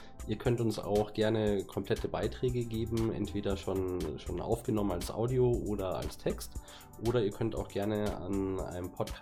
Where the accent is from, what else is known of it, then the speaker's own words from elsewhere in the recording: Munich, Bavaria, Germany; auf Drupal Center, bin aus München und Local Hero.